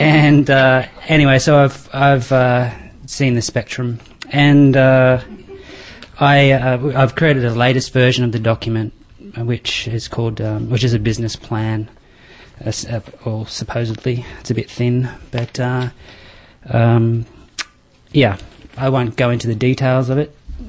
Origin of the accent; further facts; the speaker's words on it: Australia; now in Berkeley, United States; I live in Berkeley. I'm an Australian student, and I have a wife and son here in Berkeley.